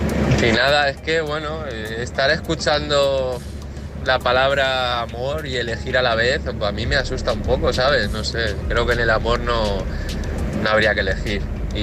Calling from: Valencia, Valencian Community, Spain; de Valencia, pero ahora mismo me encuentro pues en Barcelona, Tarragona, pasando Tarragona, dirección para Valencia ya.

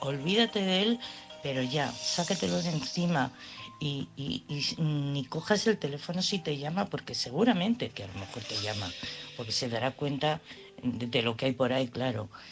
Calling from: Madrid, Community of Madrid, Spain; de Madrid.

